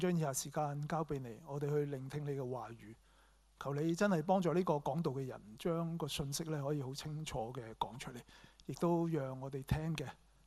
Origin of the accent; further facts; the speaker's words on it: Hong Kong; 其實咧，我作為香港人咧就唔係好中意翻工嘅啫。